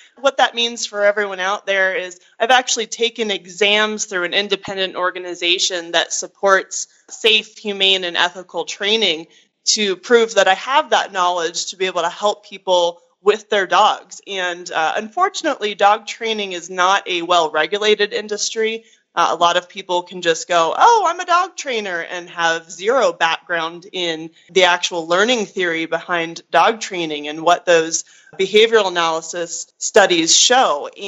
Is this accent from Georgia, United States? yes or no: yes; Georgia, United States; I grew up in Georgia, actually, and I've always loved animals.